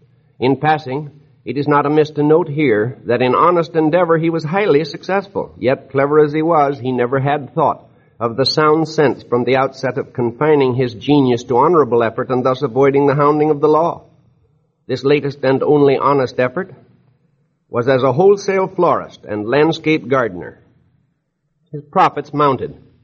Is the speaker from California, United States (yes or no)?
yes; Laguna Beach, California, United States; Write me in confidence at my hometown, Laguna Beach. I'll spell it for you. L-A-G-U-N-A. Laguna Beach, California.